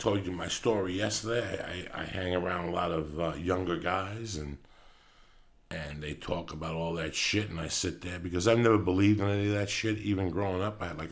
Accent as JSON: {"language": "English", "region": "New Jersey", "country": "United States", "tie": "born or raised there", "said": "because listen, I had friends growing up in Jersey that were doing steroids"}